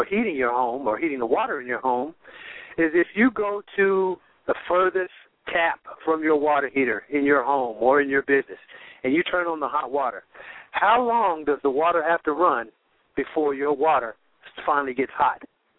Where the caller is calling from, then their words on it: Raleigh, Texas, United States; I'm calling from Raleigh, Texas